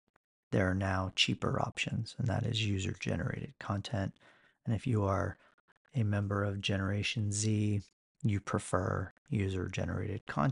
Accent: Ohio, United States; I'm originally from Ohio, so

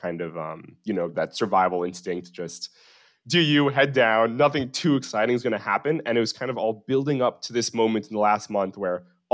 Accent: New Jersey, United States; now in New York, United States; So born and raised in Jersey, I am currently 26.

